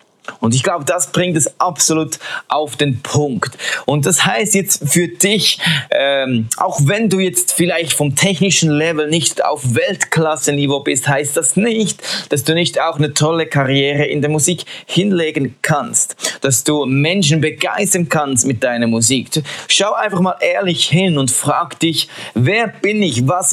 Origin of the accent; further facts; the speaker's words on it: Switzerland; Und auch ich als Schweizer muss natürlich hier auch noch ein Beispiel anbringen.